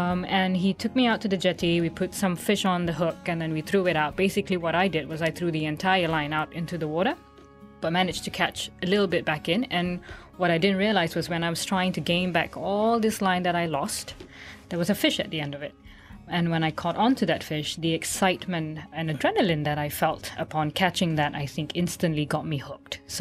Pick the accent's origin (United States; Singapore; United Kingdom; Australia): Singapore; in the angling industry. And I'm from Singapore.